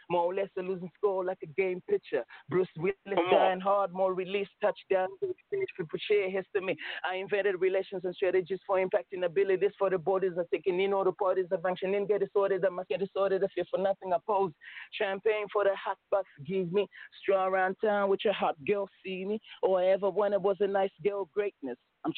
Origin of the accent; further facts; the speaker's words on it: Lusaka, Lusaka Province, Zambia; from Smash Entertainment, and I'm from Zambia, Lusaka.